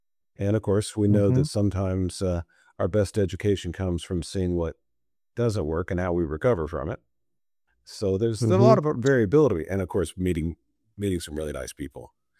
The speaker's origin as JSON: {"language": "English", "town": "Arlington", "region": "Texas", "country": "United States", "tie": "born or raised there", "said": "I grew up about an hour and a half north of here in Arlington, Texas. And I was born in Fort Worth."}